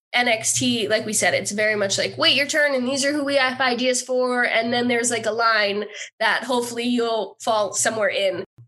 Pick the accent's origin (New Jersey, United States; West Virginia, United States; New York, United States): New Jersey, United States; Hackettstown; One day I was from Hackettstown, New Jersey